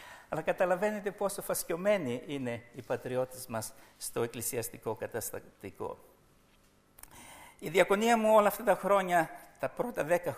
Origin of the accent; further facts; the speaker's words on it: Neapoli, Central Macedonia, Greece; now in Sweden; εκεί μένω 50-51 ολόκληρα χρόνια. Αλλά μην μου πείτε ότι είμαι Σουηδός, είμαι Έλληνας, είμαι Θεσσαλονικιός, είμαι Νεαπολίτης. Οι Σουηδοί με λένε Έλληνα, οι πατριώτες μου εδώ με λένε Σουηδό. Αλλά ευτυχώς που εγώ είμαι χριστιανός